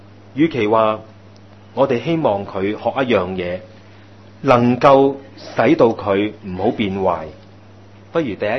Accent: China; 我哋中国人话真係长忧99嘅原因就係咁样

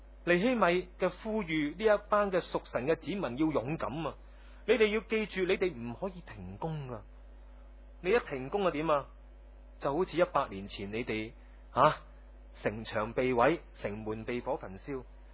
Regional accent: China; 我们中国人呢就最论尽这样东西的，不喜欢人提的。

